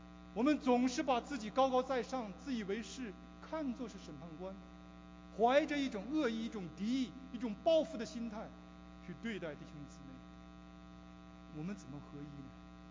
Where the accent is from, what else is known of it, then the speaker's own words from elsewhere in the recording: China; now in Canada; 但我作为一个中国人呢，好像这些犹太人一样，还有一些的包袱没有放下